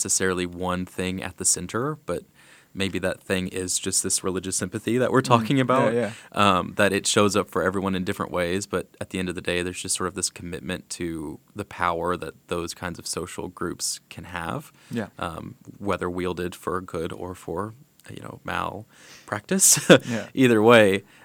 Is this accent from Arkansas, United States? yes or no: yes; Arkansas, United States; growing up in Arkansas, going to university in Arkansas, and then just sort of taking this leap over to the Northeast.